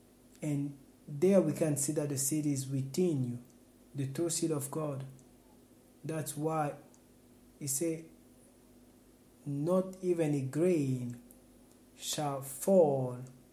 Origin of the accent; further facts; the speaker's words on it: Liege, Wallonia, Belgium; from Liege.